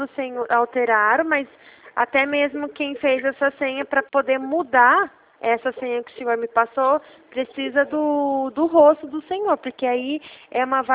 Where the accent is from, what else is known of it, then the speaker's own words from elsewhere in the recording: Ribeirão Preto, São Paulo, Brazil; Eu sou da cidade de Ribeirão Preto.